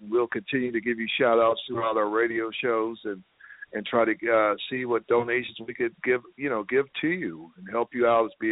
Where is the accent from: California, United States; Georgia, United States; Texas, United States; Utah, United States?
California, United States; Los Angeles; a lot of us inner city kids, I grew up in the Imperial Courts in Los Angeles area, Watts